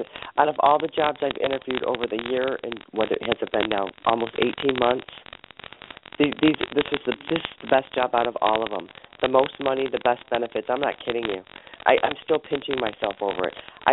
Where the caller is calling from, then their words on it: Ohio, United States; I'm calling from Ohio.